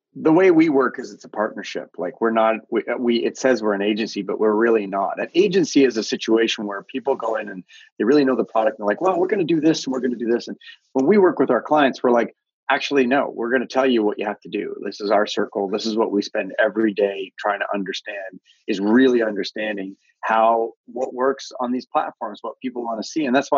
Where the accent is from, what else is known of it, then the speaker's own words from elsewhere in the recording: Canada; Obviously, I am Canadian. You can probably hear from my accent.